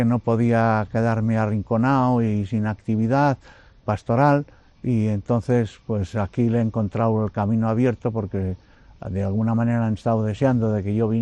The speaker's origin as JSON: {"language": "Spanish", "town": "Fuentes de Nava", "region": "Castile and León", "country": "Spain", "tie": "born or raised there", "said": "eligieran mi pueblo natal, Fuentes de Nava"}